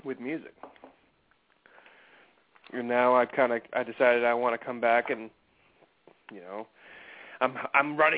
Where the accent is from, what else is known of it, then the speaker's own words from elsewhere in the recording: New Hampshire, United States; now in Connecticut, United States; I'm going up there to visit my family here because I'm originally from New Hampshire. I moved down to Connecticut like 2 years ago.